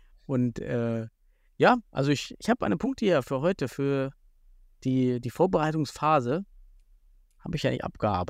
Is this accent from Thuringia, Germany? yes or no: yes; Thuringia, Germany; ich bin aus Südthüringen